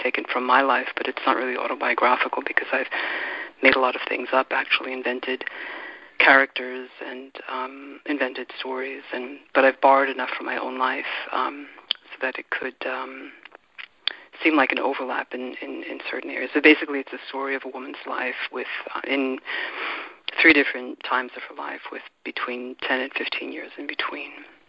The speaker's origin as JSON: {"language": "English", "town": "New York City", "region": "New York", "country": "United States", "tie": "born or raised there", "moved": "as an adult", "lives_now": "Berlin, Germany", "said": "I grew up in New York, but I haven't really been living there on a regular basis for so many years that I don't really feel that I can compare the two cities so much. I mean, Berlin is really my hometown in a lot of ways."}